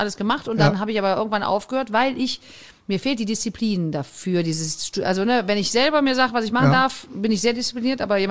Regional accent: Cologne, North Rhine-Westphalia, Germany; wenn du selber als Kölnerin irgendwie in Skifan stehst

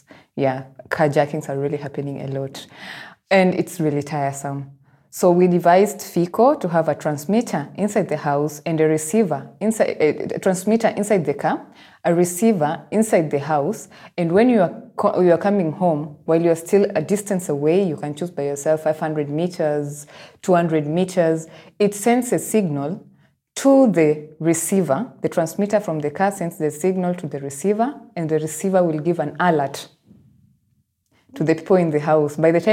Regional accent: Nairobi, Kenya; I had this in mind whenever you're arriving home in Africa, and I am from Nairobi.

